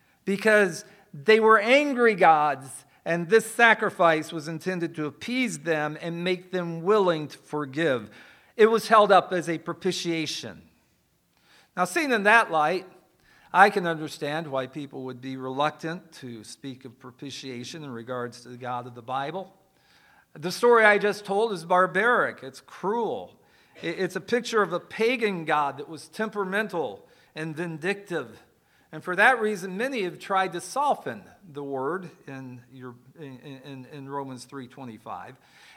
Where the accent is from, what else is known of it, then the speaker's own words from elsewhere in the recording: United States; Just understand I'm American. I make no apology for it. I talk like an American.